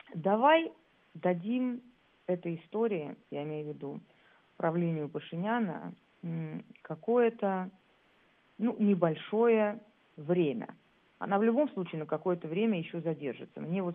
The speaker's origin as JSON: {"language": "Russian", "country": "Armenia", "said": "не потому что я армянка и по древней армянской традиции боюсь сглазить"}